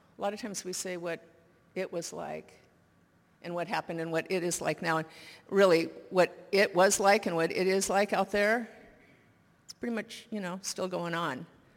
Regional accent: Denver, Colorado, United States; I was born in Denver, so we'd go from Denver every summer back to the East Coast where all the relatives were.

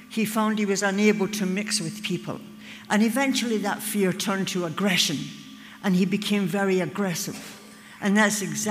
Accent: Glasgow, Scotland, United Kingdom; born there; I was born in Glasgow, Scotland. I have Scottish, Irish, and English blood.

